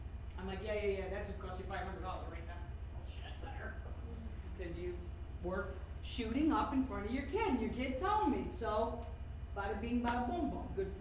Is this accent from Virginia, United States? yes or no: no; Brooklyn, New York, United States; professor, I grew up in Brooklyn, New York with Hasids on one side. And my family was Catholic.